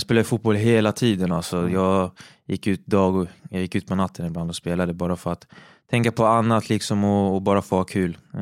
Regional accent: Avesta, Dalarna County, Sweden; born or raised there; also born or lived in Huddinge

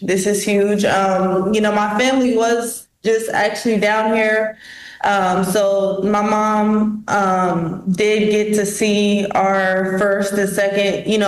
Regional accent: Columbus, Ohio, United States; I'm from Columbus, Ohio.

